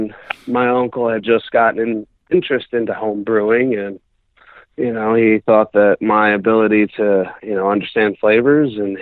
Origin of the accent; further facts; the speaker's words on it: New Jersey, United States; that was originally from my home state of New Jersey